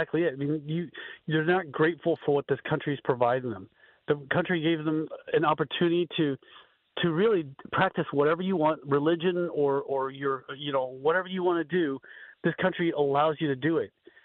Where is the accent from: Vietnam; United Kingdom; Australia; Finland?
Vietnam; now in United States; So I came to Vietnam from Vietnam in 1975. My father was marked for death or going to be sent to a re-education camp because he was a high-ranking government official. And so we fled over here and we came to the United States